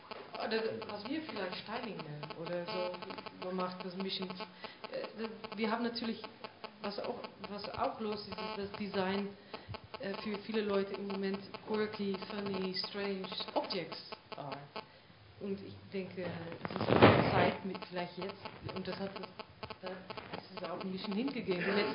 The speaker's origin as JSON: {"language": "German", "country": "Netherlands", "second_language": "German", "said": "wenn ich komme aus Holland"}